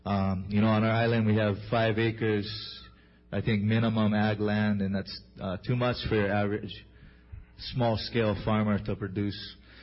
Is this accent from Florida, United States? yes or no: no; Kilauea, Hawaii, United States; we're happy to have one in our hometown here in Kilauea. So thank you guys for coming out. I grew up here on the North Shore.